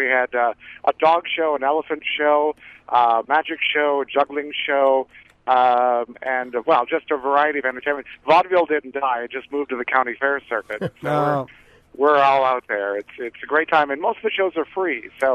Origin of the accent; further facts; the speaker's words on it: Colfax, United States; My wife and I are jugglers, and we're from Colfax.